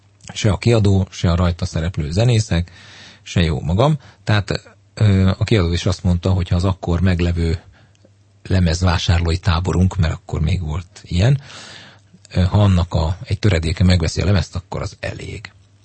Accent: Budapest, Hungary; a Teleki téren nőttem fel

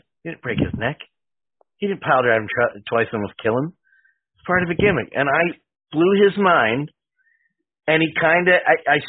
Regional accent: Hollywood, California, United States; Yes, I'm from Hollywood.

